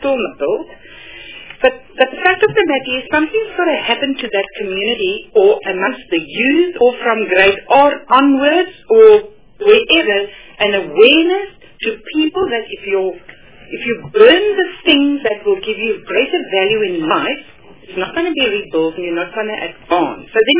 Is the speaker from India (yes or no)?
no; Limpopo, South Africa; I am from Limpopo